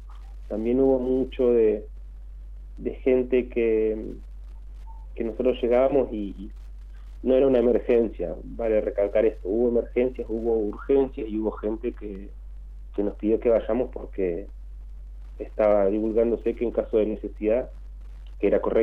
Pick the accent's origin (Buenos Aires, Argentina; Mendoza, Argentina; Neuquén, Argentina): Neuquén, Argentina; Chos Malal; para los que somos de Chosmalal